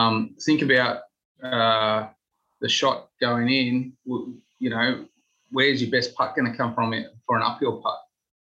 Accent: Australia; He's Korean, I'm Australian.

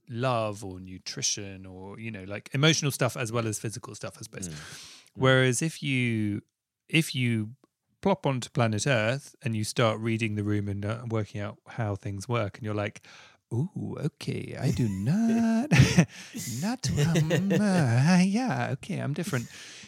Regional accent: Southfields, London, United Kingdom; yeah, I grew up in Southfields next to Wimbledon.

